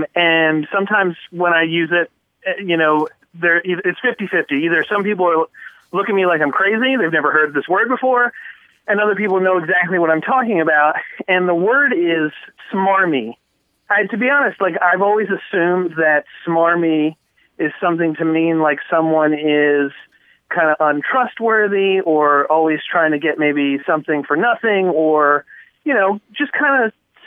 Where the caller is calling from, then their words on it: Norfolk, Virginia, United States; I'm calling from Norfolk, Virginia.